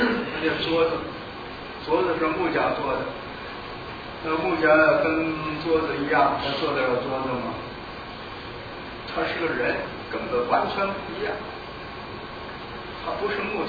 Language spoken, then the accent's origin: Chinese; China; 我们从中国来的，我们是受着无神论的教育。我过去也是受这个教育